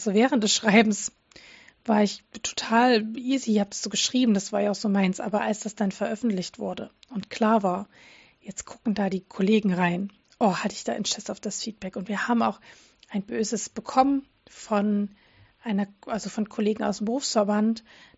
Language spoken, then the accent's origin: German; Dresden, Saxony, Germany; Es gibt zurzeit keinen Grund, zurück nach Dresden zu ziehen. Es ist nicht ausgeschlossen. Ich vermisse meine Heimatstadt natürlich, aber wir fühlen uns auch zunehmend jetzt hier zu Hause.